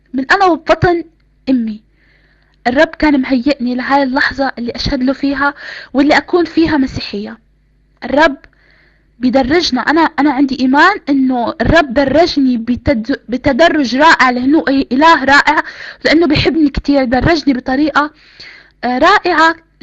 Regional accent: Palestine; خاصة اني انا يعني فلسطينية، وكنت متعصبة للقضية وهيك

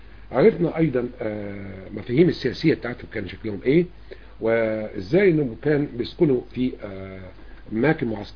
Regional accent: Egypt; هؤلاء الناس الموجودين في بلدنا مصر

